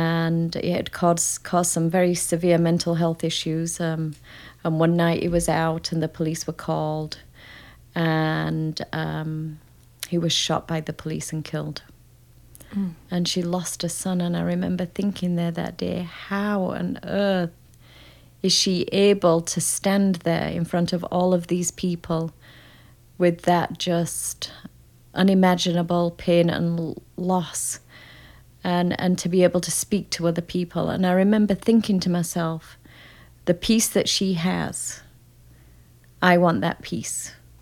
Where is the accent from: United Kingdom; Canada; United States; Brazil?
United Kingdom; England; moved away; I came from England